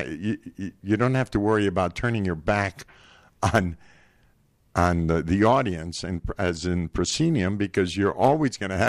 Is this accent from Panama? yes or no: yes; Panama; I was born and raised in Panama, and I remember my very first song that I did